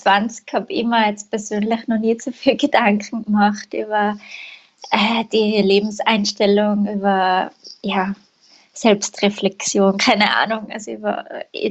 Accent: St. Gallen, Switzerland; ich habe die Tourismusschule bei uns in St. Gallen gemacht

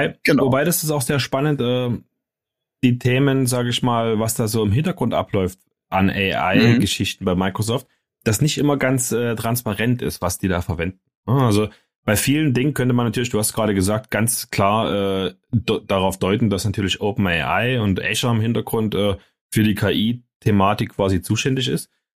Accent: Saxony, Germany; accent: Saxon; wenn ich mit meinem sächsischen Akzent, ich glaube, man hört den manchmal ein bisschen hier raus.

